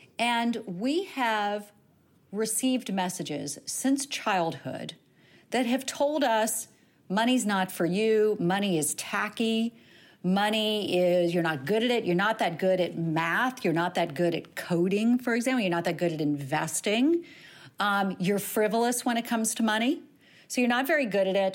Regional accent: the South, United States; I grew up in the South as well.

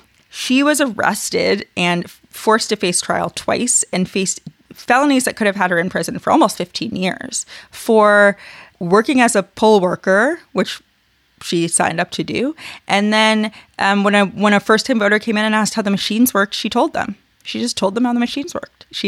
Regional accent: Georgia, United States; what happened in Georgia, here in my home state, due to my county

